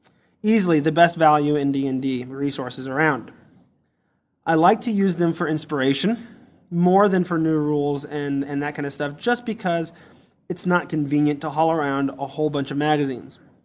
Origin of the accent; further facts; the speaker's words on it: Iowa, United States; now in Omaha, United States; I used to live in Iowa. I went to college in Iowa. I grew up in Iowa. I now actually live in Omaha, Nebraska.